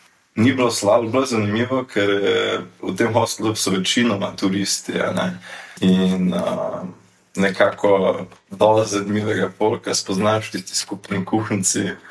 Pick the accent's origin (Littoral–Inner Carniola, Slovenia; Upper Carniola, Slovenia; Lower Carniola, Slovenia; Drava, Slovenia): Drava, Slovenia; Počanek; prihajam iz Počanka, okolice Slovenske Bistrice